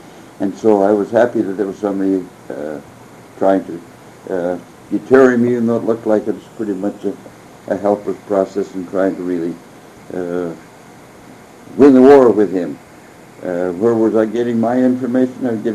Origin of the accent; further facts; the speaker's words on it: Reserve, Montana, United States; I was born and raised in eastern Montana. I was born in Sod Shack, 4 miles east of Reserve, and was just a year old.